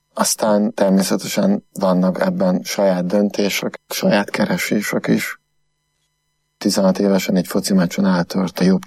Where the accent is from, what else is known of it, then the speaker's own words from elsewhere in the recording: Földeák, Csongrád-Csanád, Hungary; also born or lived in Makó; Makon születtem, 31 évvel ezelőtt, mellett a Földeákon nőttem föl, Hódmezővásárhelyen voltam gimnazista